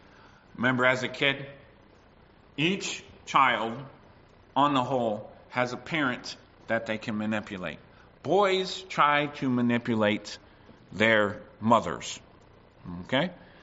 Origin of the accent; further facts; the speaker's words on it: United States; Now, I grew up in America, so some days I would have a root beer float for breakfast, all right?